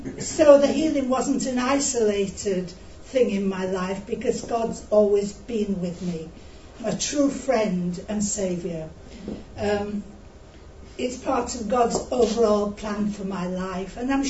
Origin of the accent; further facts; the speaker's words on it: Sowerby Bridge, Yorkshire and the Humber, United Kingdom; I come from Sorby Bridge, which is a small church. Well, it was when I was there. And I grew up in that church